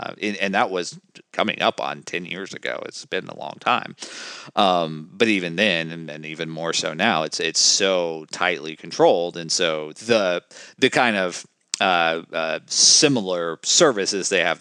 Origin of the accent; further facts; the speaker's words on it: United States; being in China as an American, is it's the closest thing in my life I've ever had to being a rock star.